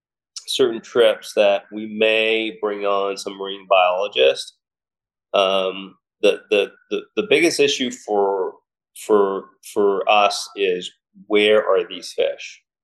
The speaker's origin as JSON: {"language": "English", "town": "Newport Beach", "region": "California", "country": "United States", "tie": "born or raised there", "said": "it's going to go to my hometown where I grew up and I was raised, where I learned fishing. That's Newport Beach, California."}